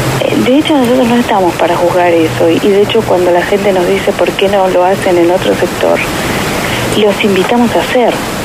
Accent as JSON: {"language": "Spanish", "region": "Misiones", "country": "Argentina", "said": "nosotros como misioneros y como argentinos"}